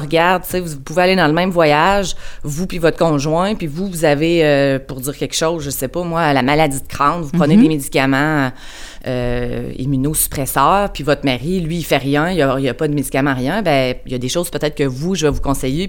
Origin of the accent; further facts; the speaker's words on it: Sainte-Marie, Quebec, Canada; Je viens de Sainte-Marie-de-Beauce.